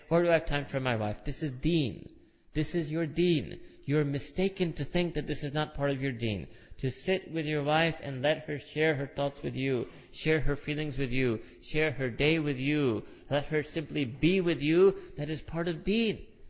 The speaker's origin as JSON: {"language": "English", "town": "New York City", "region": "New York", "country": "United States", "tie": "born or raised there", "said": "where we grew up in New York City, this is the city of pets."}